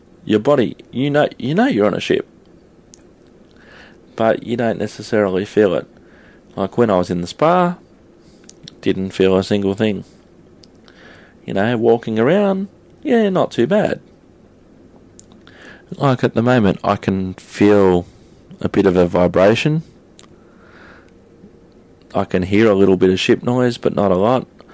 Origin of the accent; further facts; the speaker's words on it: Australia; And then they asked, you know, where am I from? And I said, Australia. And then once they found out I was from Australia